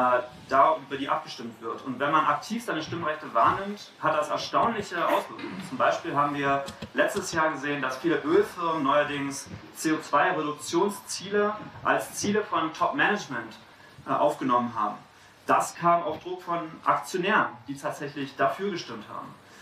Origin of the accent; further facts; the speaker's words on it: Berlin, Germany; Ich komme aus Berlin